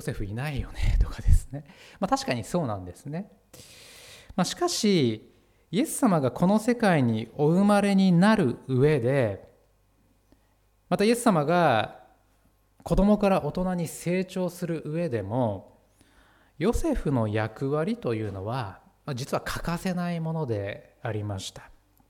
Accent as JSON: {"language": "Japanese", "town": "Hidaka", "region": "Hokkaido", "country": "Japan", "tie": "born or raised there", "said": "私が生まれ育った日高のですね、風景が結構な頻度でこう出てくるんですね"}